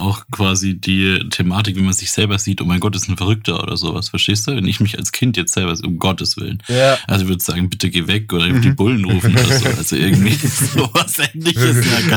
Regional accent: Bavaria, Germany; Ansonsten kommen wir beide eigentlich aus dem Süden, also aus Nürnberger Gegend, Nürnberger Land.

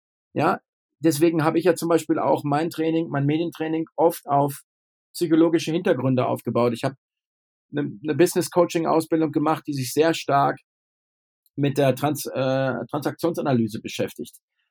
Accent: North Rhine-Westphalia, Germany; born there; Ja, ich bin gebürtig aus Ostwestfalen und da redet man gern Tacheles.

